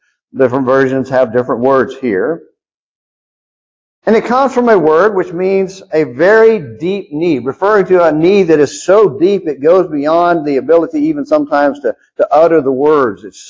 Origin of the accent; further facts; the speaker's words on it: United States; I don't need anything. I'm an American. I got everything I need.